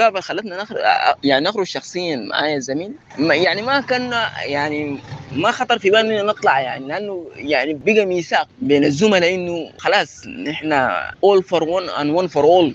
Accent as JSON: {"language": "Arabic", "country": "Sudan", "tie": "born or raised there", "said": "يعني انا سوداني وفي بلدي وقاعد في وطني"}